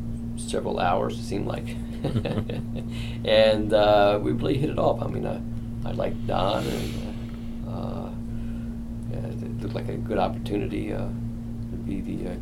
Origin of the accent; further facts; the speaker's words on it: Washington, District of Columbia, United States; Well, I was born in Washington, D.C., back in October 2nd, 1945. And grew up in the Washington area. Went to school in the public school system in Washington.